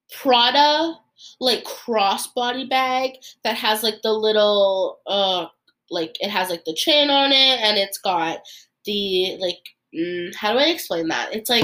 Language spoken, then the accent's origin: English; Canada; because I'm a Canadian.